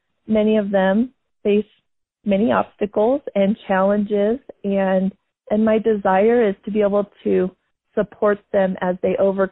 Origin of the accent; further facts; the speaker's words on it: Prescott, Arizona, United States; Well, I was born and raised here in Prescott